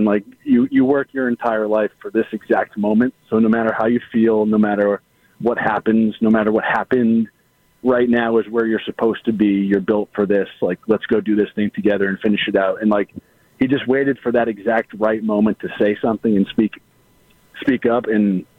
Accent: Marshfield, Massachusetts, United States; I did, yeah. I grew up in Marshfield.

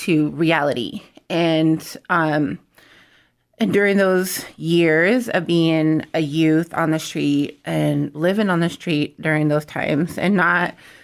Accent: United States; I'm Hunkpapa Lakota from the Standing Rock Sioux Tribe, and I'm also Northern Arapaho from the Wind River Tribe in Wyoming.

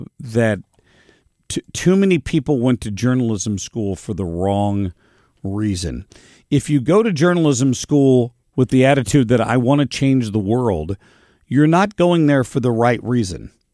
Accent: Cincinnati, Ohio, United States; when I grew up in Cincinnati, Ohio, he was the 6 and 11 news anchor at Channel 12, WKRC

